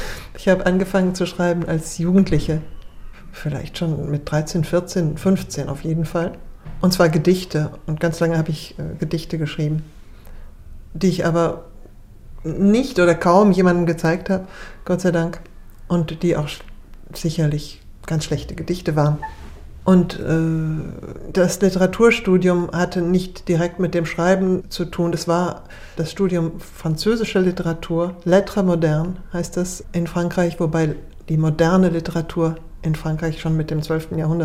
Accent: Germany; accent: German; ich glaube nicht, dass ich noch einen starken deutschen Akzent habe. Ich habe nur einen leichten Akzent sicherlich

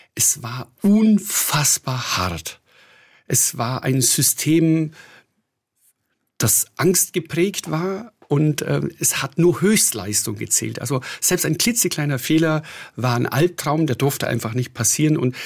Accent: Hohenschwangau, Bavaria, Germany; in meiner Heimatstadt oder Heimatdorf in Hohenschwangau unterhalb der Königsschlösser

